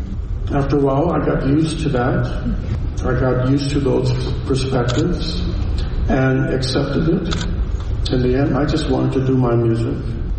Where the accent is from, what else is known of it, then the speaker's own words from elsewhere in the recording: Chicago, Illinois, United States; Meanwhile, growing up in Chicago, watching the Jack Parr show